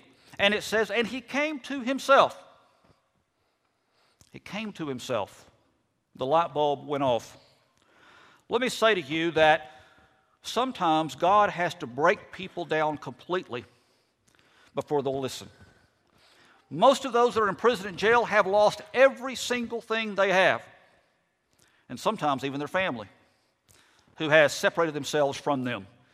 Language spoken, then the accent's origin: English; Fort Worth, Texas, United States; I grew up in Fort Worth, Texas.